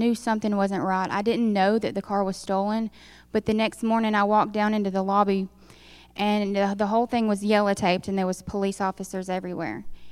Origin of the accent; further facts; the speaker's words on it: Coleman, Alabama, United States; I'm from Coleman, Alabama, and if you don't know where that is a very country city in Alabama.